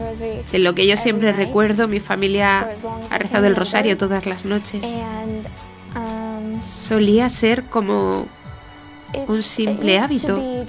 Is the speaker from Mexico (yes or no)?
no; Los Angeles, California, United States; tengo 19 años, soy de Los Ángeles, California.